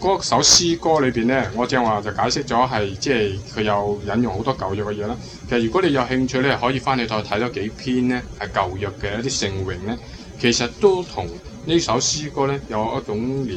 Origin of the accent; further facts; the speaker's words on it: China; 唔使即系我哋中国人都话咩啊？善有善报，恶有恶报